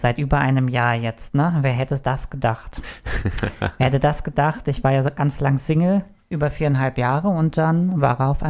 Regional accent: Frankfurt, Hesse, Germany; aus Frankfurt angereist, bin froh, jetzt Urlaub zu haben. Genau, und ja, ich bin eine Frankfurter Drag-Künstlerin

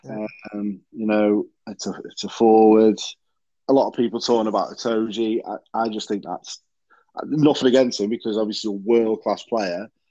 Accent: Wales, United Kingdom; obviously I'm Welsh biased, but I do think Ken Owens should have had a shot with it.

